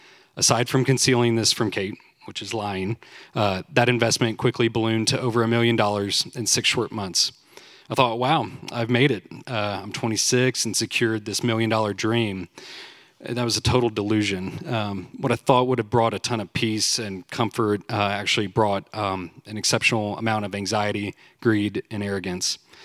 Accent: McKinney, Texas, United States; I grew up in McKinney, just north of here

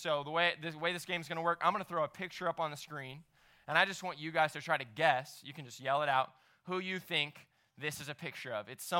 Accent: Dallas, Texas, United States; I grew up in Dallas. I went to Dallas Baptist University.

